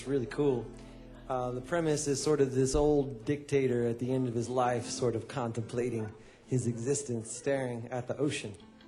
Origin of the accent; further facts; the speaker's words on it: South Carolina, United States; from South Carolina.